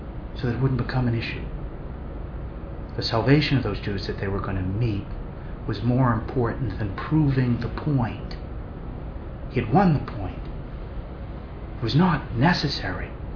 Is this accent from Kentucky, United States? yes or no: no; Boston, Massachusetts, United States; I grew up in the Archdiocese of Boston.